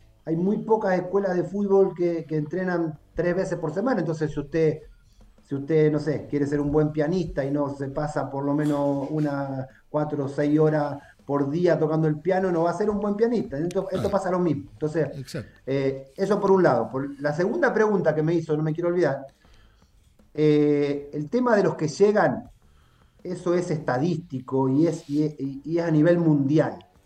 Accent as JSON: {"language": "Spanish", "town": "Ramallo", "region": "Buenos Aires Province", "country": "Argentina", "tie": "born there", "said": "tengo 52 años y me formé en un club de estos de barrio. Digamos, yo soy nacido en Ramallo, provincia de Buenos Aires."}